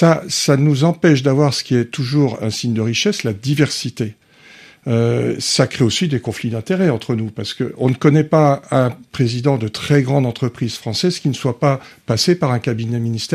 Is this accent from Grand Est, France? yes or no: no; Montbéliard, Bourgogne-Franche-Comté, France; accent: Montbéliard; j'ai plus mon accent de Montbéliard. Mais je retourne trois jours à Montbéliard, je le retrouve.